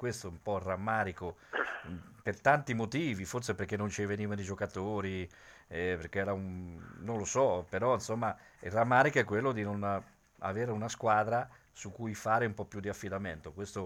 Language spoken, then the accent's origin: Italian; Ancona, Marche, Italy; come anche anconetano